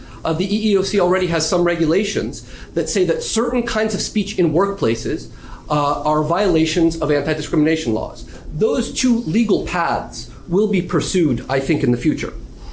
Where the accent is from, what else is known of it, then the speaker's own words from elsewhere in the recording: Russia; English is a second language; So I'm from Russia. I was born there.